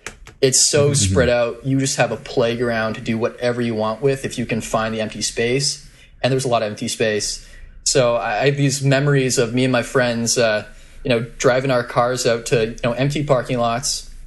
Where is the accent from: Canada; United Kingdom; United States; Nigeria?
Canada; Regina, Saskatchewan; I am from Canada, I would say. specifically, I guess Regina, Saskatchewan.